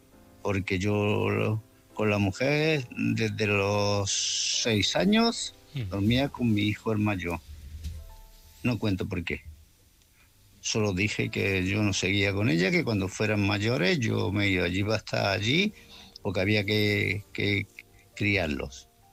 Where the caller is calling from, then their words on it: Malaga, Andalusia, Spain; de Málaga.